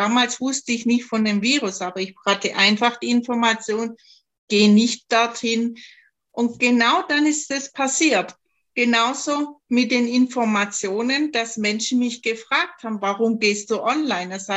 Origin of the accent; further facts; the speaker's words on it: Baden-Württemberg, Germany; accent: Swabian; Ich komme ja aus Schwaben, man hört es vielleicht im Dialekt.